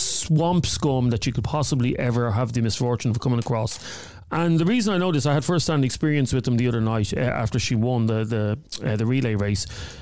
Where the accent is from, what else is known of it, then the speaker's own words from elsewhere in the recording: Ireland; She is as Irish as I am.